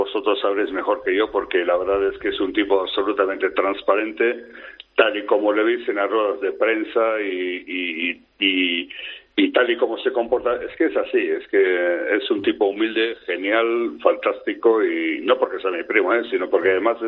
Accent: Mexico; born there; yo nací en México, igual que Javier.

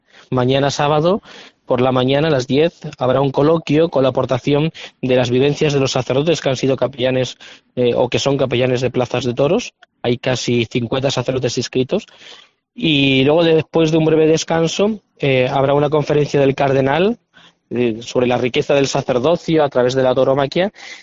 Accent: Herrera del Duque, Extremadura, Spain; el pueblo donde yo soy natural, Herrera del Duque, en Extremadura, pero diócesis de Toledo, es un pueblo muy aficionado a los toros

